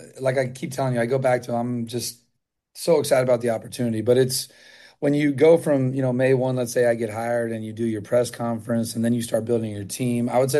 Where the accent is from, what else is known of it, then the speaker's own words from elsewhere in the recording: California, United States; I'm a Bay Area guy, and every night – I'm a Niner guy, though, so I cry myself to sleep that we're losing teams from the Bay.